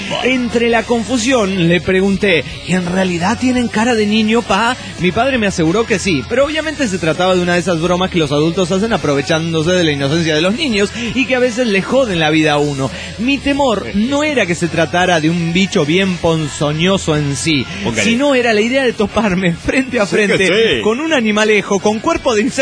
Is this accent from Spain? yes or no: no; Cali, Valle del Cauca, Colombia; de Cali, Colombia.